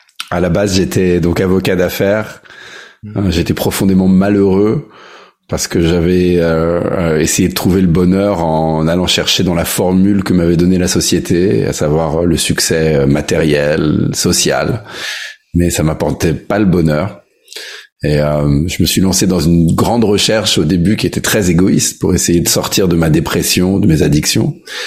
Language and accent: French; France; j'ai grandi en France avec une maman française, un papa californien.